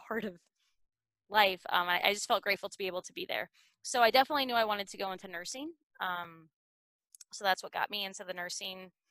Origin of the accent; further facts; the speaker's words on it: Alexandria, Minnesota, United States; Yeah, so I grew up in Minnesota. I grew up in a lake community called Alexandria, Minnesota.